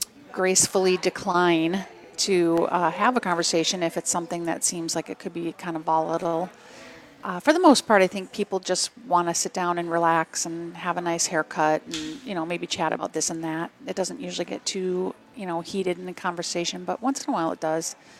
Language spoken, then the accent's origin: English; Madison, United States; born or raised there